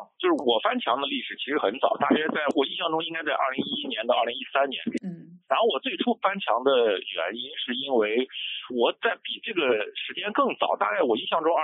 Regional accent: Henan, China; 我从小就是出生在河南，我家就一直是河南，然后我是09年的时候大学毕业

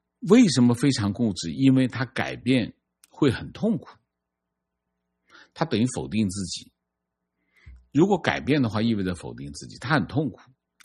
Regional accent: Malaysia; 是的，我是大马人

